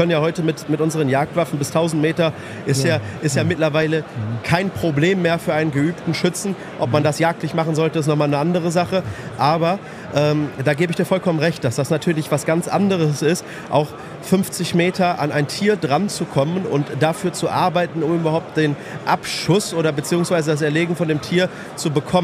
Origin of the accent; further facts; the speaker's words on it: Dortmund, North Rhine-Westphalia, Germany; ich komm ja hier aus Dortmund